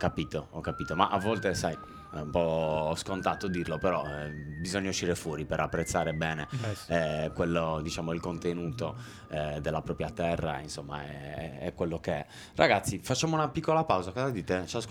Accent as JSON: {"language": "Italian", "region": "Sardinia", "country": "Italy", "said": "è difficile togliere la sardità da un sardo"}